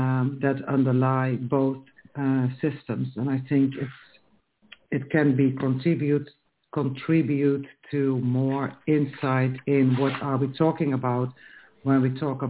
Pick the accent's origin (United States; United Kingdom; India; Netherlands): Netherlands; Well, I come from the Netherlands, so the things that I do is mostly in the Netherlands.